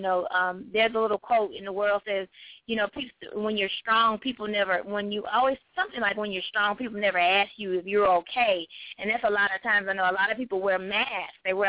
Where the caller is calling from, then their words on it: Georgia, United States; I'm calling from Georgia.